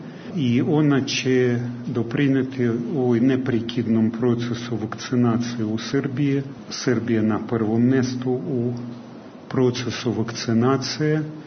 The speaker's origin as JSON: {"language": "Serbian", "country": "Russia", "second_language": "Serbian", "lives_now": "Serbia", "said": "kod nas u Rusiji, da prijatelj se poznaje u teškim vremenima"}